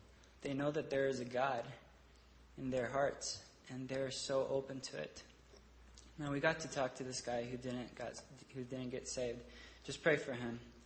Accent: Mexico; my old friends that I grew up with in Mexico

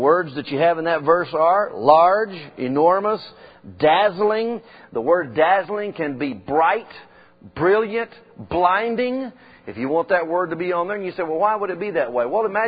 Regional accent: Memphis, Tennessee, United States; In Memphis, which is my hometown, Bellevue Church is there

